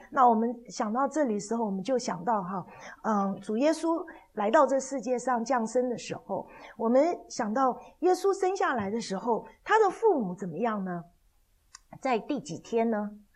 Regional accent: China; 所以今天我们看见说我们中国人有节期，犹太人也有很多的节期哈

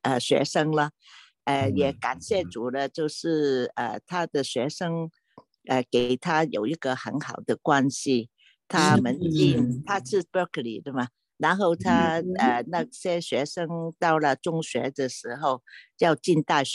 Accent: Guangdong, China; 以前我们家里不吃，我们是广东人，没有吃辣的嘛。

